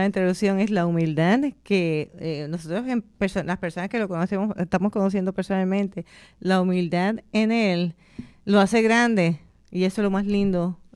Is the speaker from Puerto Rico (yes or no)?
yes; Puerto Rico; porque somos puertorriqueños.